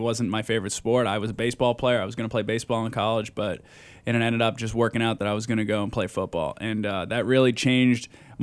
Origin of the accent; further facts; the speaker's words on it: New England, United States; also born or lived in New Hampshire; now in Texas, United States; I'm from New England. I get both.